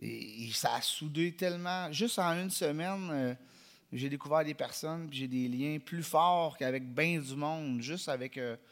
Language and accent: French; Saint-Louis-de-France, Quebec, Canada; Fait que ouais, j'ai grandi à Saint-Louis-de-France, puis après...